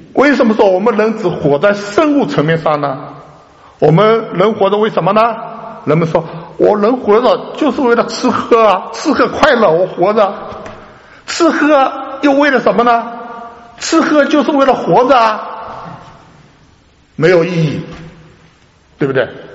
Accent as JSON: {"language": "Chinese", "country": "China", "lives_now": "United States", "said": "从国内来到美国的我们从千里迢迢的中国来到美国"}